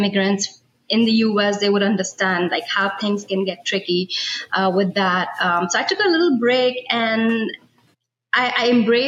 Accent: India; I'm from India. I did my bachelor's in architecture from there. I worked there for a couple of years.

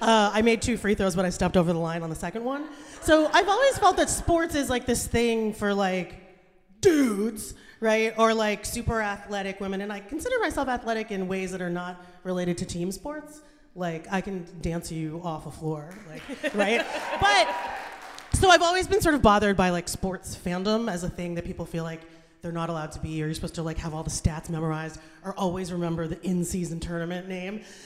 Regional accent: Pennsylvania, United States; So in 2007, so I grew up in Pennsylvania. I was watching the Philadelphia 76ers.

